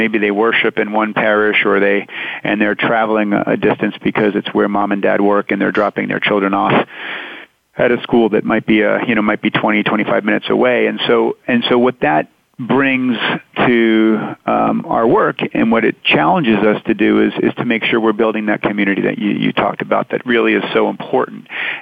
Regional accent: New York, United States; also born or lived in Garden City, New York / South Carolina; I grew up in New York. I was born in Garden City on Long Island, and lived there till I was about 6 or 7. Moved to South Carolina, actually, for one brief year.

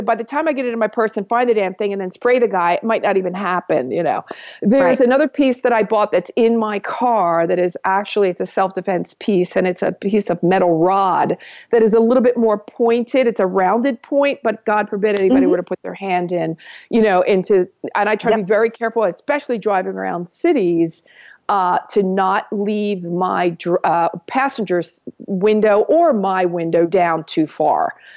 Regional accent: New York, United States; Well, I'm a New Yorker, honey.

